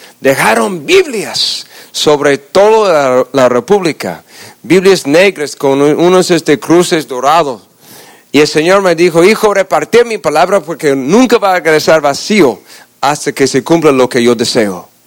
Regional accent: Denver, Colorado, United States; Yo soy de Denver, Colorado, originalmente soy de mi mamá, pero soy en Denver, Colorado.

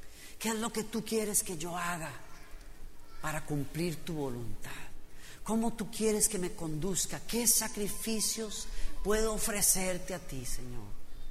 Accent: Costa Rica; moved away; Cuando yo salí de Costa Rica la primera vez, yo pensaba que los costarricenses éramos buenos anfitriones

